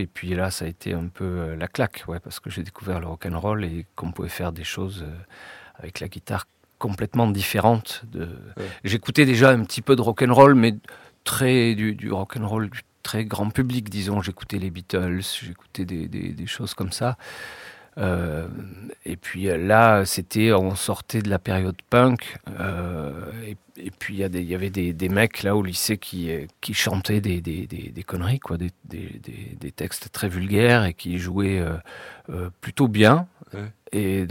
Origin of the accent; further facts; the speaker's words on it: Nouvelle-Aquitaine, France; j'ai eu toute une éducation là-bas et je suis très attaché à cette région, à ce pays et à cette langue, mais je ne les maîtrise pas du tout.